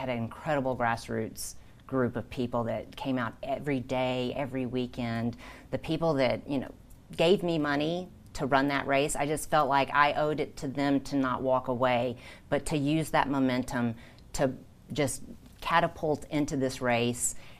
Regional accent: Texas, United States; moved away as an adult; now in Nevada, United States; I've lived in Nevada 30 years. I'm originally from Texas. And I came here when I was 21 years old just because there was more opportunities in Nevada than where I grew up. I grew up in a little town

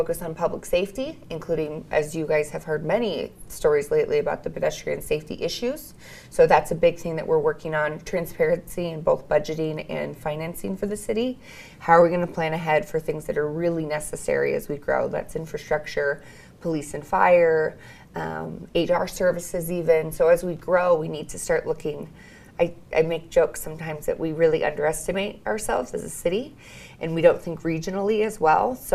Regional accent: Reno, Nevada, United States; So I'm fifth generation Nevadan, born and raised here in Reno, so it's my hometown.

